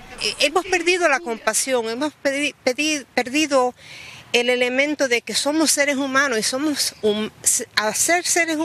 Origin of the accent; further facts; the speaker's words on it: United States; Me da una vergüenza decir que soy americana hoy en día.